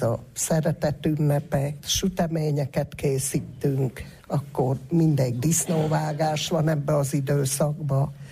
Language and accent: Hungarian; Geges, Borsod-Abaúj-Zemplén, Hungary; born there; én is itt születtem. A gegesi szokások nem olyan különösek